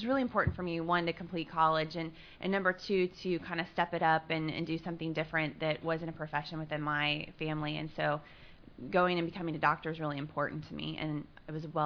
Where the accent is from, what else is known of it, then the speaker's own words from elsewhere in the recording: Missouri, United States; moved away; Well, I am from Missouri, so visiting this past weekend was nice. I hadn't seen my family in quite some time. I grew up in a small town of about 1,000 people.